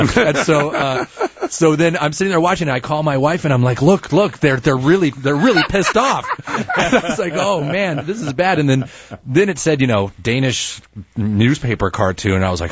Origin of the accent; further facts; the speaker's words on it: Colorado, United States; Yeah, we are from Colorado.